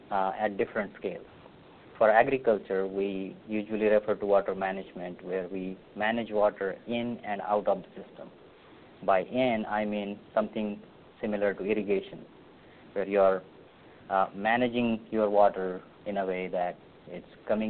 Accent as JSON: {"language": "English", "country": "India", "lives_now": "United States", "said": "So I'm from India. I did my undergraduate and master's in agricultural engineering from India"}